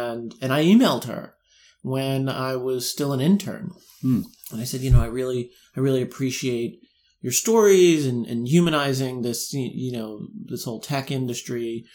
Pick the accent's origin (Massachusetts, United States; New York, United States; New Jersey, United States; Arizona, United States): New York, United States; Brooklyn; Sure. So I grew up in New York. Mm-hmm. I grew up in Bensonhurst out in Brooklyn.